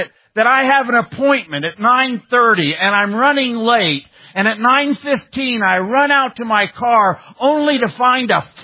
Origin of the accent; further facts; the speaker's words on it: Indiana, United States; I grew up in Indiana. I was going to be a basketball star.